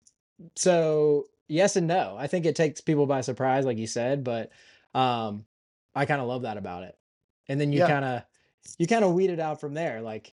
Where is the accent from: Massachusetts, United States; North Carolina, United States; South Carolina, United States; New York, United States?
South Carolina, United States; but then, you know, there are hints of country, cause I'm from South Carolina. I can't help the way I say some things.